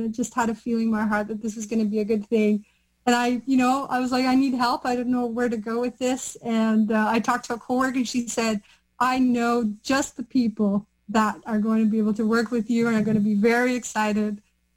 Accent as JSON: {"language": "English", "country": "Brazil", "moved": "yes", "lives_now": "Canada", "said": "I'm originally from Brazil. My background is Italian, Portuguese, Brazilian Indigenous, and Lebanese. And I've been in Canada almost 20 years."}